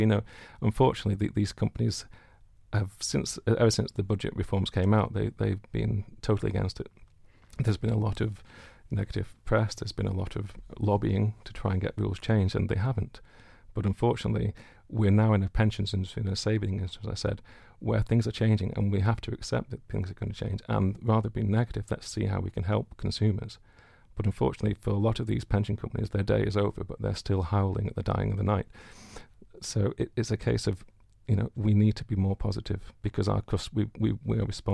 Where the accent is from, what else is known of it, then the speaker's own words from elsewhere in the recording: United Kingdom; as a British person who's offered something for free